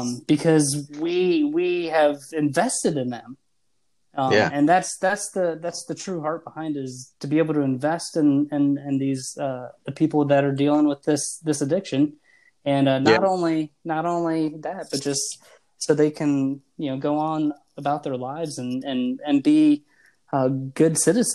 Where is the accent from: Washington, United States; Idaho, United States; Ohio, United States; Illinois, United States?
Ohio, United States; Circleville; I said, you know, I'm from Circleville, Ohio, everybody, they're like, oh, the drugs are just so bad there.